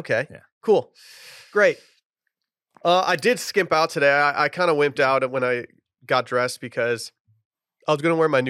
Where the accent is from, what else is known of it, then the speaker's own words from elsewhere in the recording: Australia; We're going to charge you out the ass for it because we're Australian.